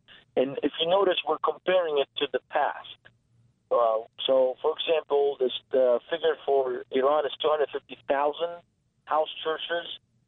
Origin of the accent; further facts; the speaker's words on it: Beirut, Beirut Governorate, Lebanon; Yes, I grew up in Beirut, Lebanon.